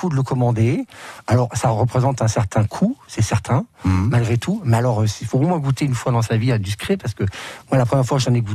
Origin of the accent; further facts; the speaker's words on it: Grand Est, France; Chez nous, en Champagne-Ardenne, je sais pas